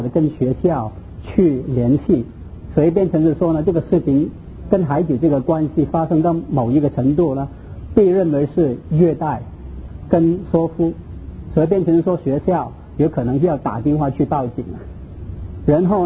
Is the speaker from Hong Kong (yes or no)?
yes; Hong Kong; Chinese is a second language; 我是从香港过来，所以你听到我的国语都是怪怪的哈。